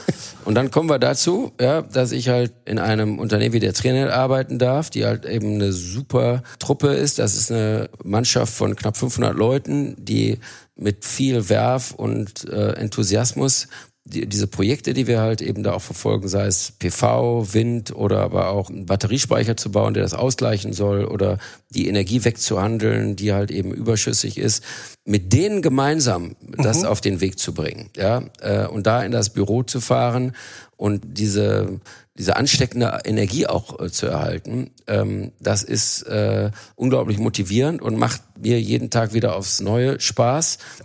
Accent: Rhineland, Germany; Als Rheinländer bin ich auch ein gewisser Grundoptimist.

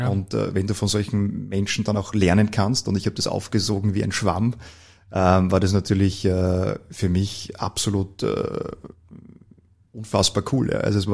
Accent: Gmunden, Upper Austria, Austria; born there; now in Vienna, Austria; Ich bin eigentlich gebürtiger Oberösterreicher.

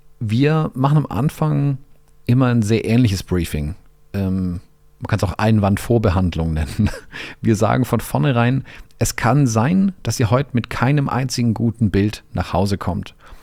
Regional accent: United States; das sage ich jetzt als Amerikaner

